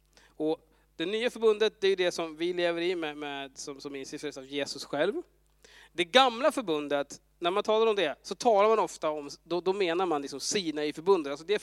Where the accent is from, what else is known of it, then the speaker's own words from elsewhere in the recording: Västerås, Västmanland County, Sweden; moved away; Jag kommer från Västerås från början och har bott här nu i 7 år snart.